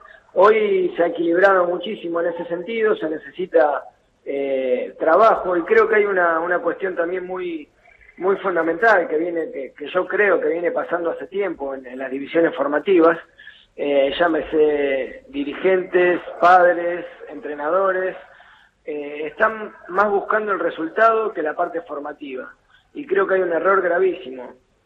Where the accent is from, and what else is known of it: Argentina